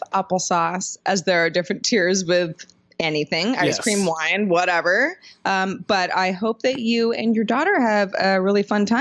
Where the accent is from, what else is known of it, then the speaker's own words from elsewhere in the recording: Sebastopol, California, United States; also born or lived in Santa Cruz, United States; Well, I was born in Santa Cruz, but I grew up in Sebastopol, California. And for everybody who doesn't know where that is, it's in Northern California.